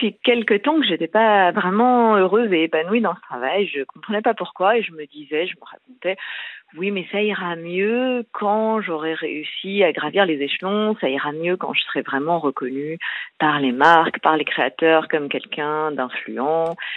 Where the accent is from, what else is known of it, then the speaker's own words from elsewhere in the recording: Paris, Île-de-France, France; J'ai 40 ans et je suis parisienne.